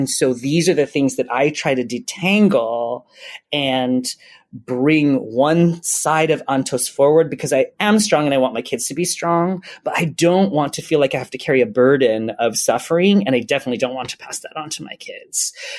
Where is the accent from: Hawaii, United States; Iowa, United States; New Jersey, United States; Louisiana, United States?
Hawaii, United States; I grew up in Hawaii and I love being from Hawaii and what that means and the culture I gained from it.